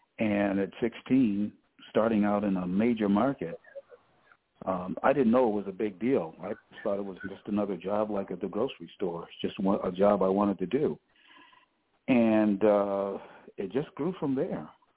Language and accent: English; Cleveland, Ohio, United States; And ironically, growing up in Cleveland, my family knew radio personalities